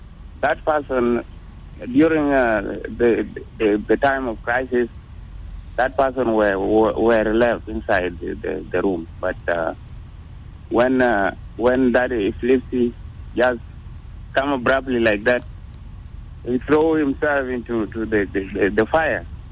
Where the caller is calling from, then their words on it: Malakal, Upper Nile, South Sudan; calling here from Malakal.